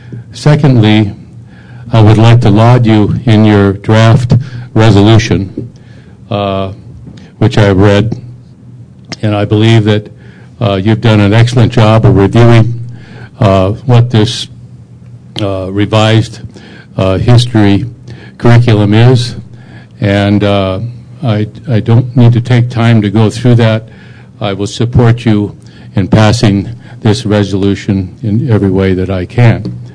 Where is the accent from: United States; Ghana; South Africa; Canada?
United States; Colorado; I'm from Jefferson County, Colorado.